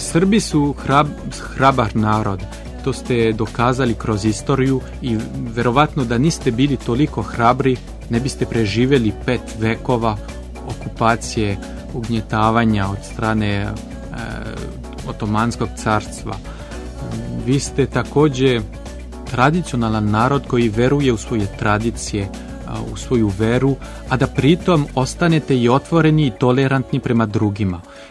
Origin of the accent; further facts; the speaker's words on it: France; now in Serbia; Ja sam imao srećno detinjstvo u Francuskoj, a ja sam siguran da moja ćerka će imati prelepo i srećno detinjstvo ovdje u Srbiji.